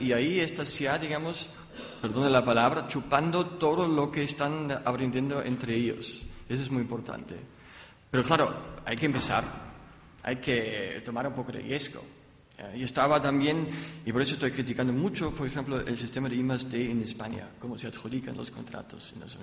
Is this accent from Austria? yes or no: yes; Austria; Spanish is a second language; Yo soy austríaco y alemán es el idioma más hablante de toda Europa, pero es todo en inglés.